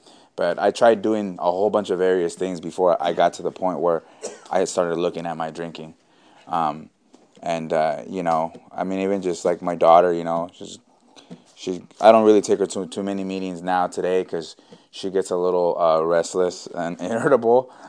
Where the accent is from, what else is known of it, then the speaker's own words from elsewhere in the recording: Napa, California, United States; born there; But I was born in Napa